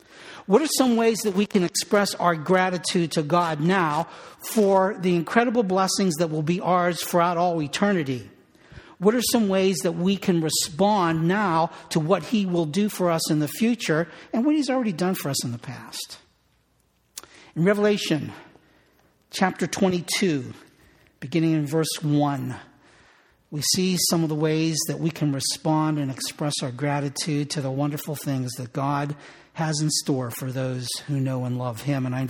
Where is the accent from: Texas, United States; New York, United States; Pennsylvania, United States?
Pennsylvania, United States; Pittsburgh; went to school at Ohio University in Athens, Ohio, of course I was raised in Pittsburgh, was commuting to get down there.